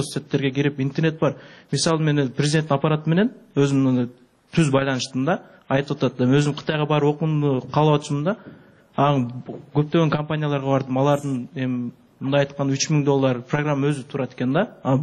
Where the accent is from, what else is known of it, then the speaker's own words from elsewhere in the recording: Jalal-Abad Region, Kyrgyzstan; Региондон келгем, Жалабаттан.